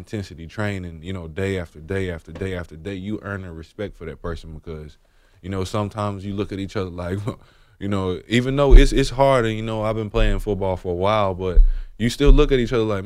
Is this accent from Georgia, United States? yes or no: no; Alabama, United States; I grew up in Alabama, so NFL football was, you know, I didn't watch it growing